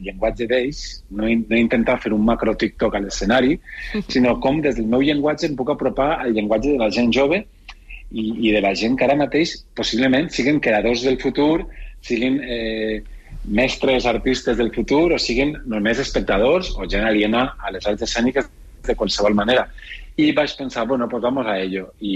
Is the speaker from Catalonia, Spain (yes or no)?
no; Valencia, Valencian Community, Spain; moved away; tots dos vam marxar de València fa molts anys i anem a València sempre amb estima. Jo tinc la meva família allà on tinguem, Celso té la família a València.